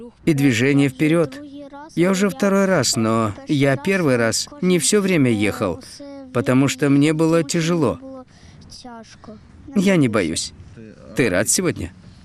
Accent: Zhytomyr, Zhytomyr Oblast, Ukraine; Мы из Житомира. Это будет наша первая поездка в Святогорск.

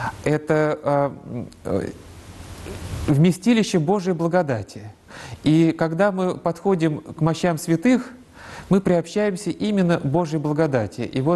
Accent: Orenburg Oblast, Russia; вот в родных краях, откуда я происхожу, там деревня, и построен храм в честь блаженной Матроны Московской. Это под Оренбургом.

